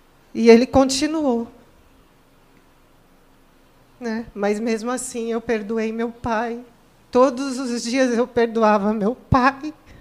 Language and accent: Portuguese; São Paulo, Brazil; Era uma casa de andar em São Paulo. Sou paulistana.